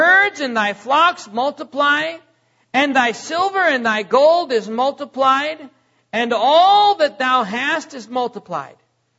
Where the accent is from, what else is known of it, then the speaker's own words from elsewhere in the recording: United States; Oh yes, ladies and gentlemen, I'm an American.